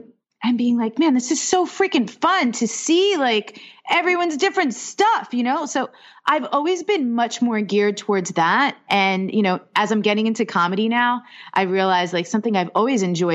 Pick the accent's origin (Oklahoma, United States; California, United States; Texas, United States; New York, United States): New York, United States; Staten Island; I grew up in New York. I grew up on Staten Island.